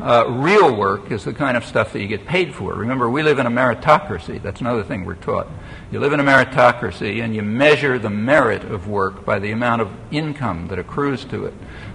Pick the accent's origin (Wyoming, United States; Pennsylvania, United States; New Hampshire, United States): Pennsylvania, United States; Philadelphia; I remember seeing much worse things when I was a kid and growing up in Philadelphia.